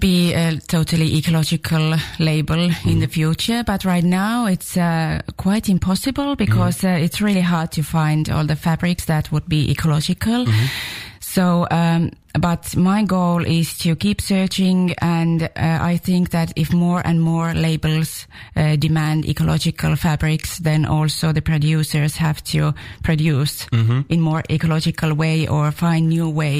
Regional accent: Estonia; English is a second language; moved away as an adult; Well, I actually come from Estonia. I grew up there and studied there.

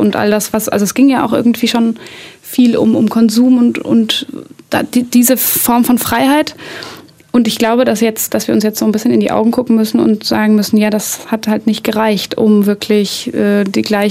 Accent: Dresden, Saxony, Germany; born there; Ich bin ja in Dresden geboren.

